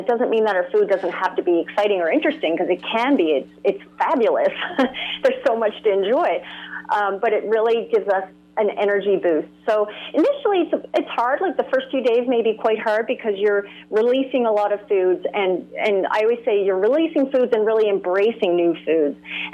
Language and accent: English; St. John's, Newfoundland and Labrador, Canada; There wasn't a whole great deal of fresh foods growing up in St. John's at that time either.